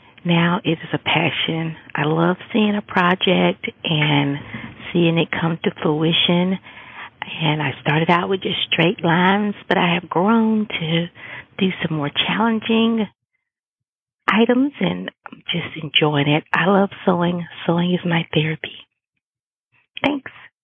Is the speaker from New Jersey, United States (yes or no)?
no; Pill City, Alabama, United States; I am from Pill City, Alabama.